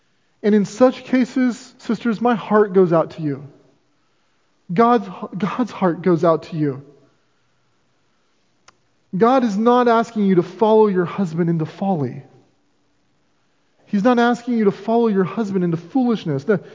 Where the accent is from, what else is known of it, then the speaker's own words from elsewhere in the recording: Seattle, Washington, United States; I grew up in Seattle on the pier around lots of boats. I mean, I grew up in an area very much like New Bedford.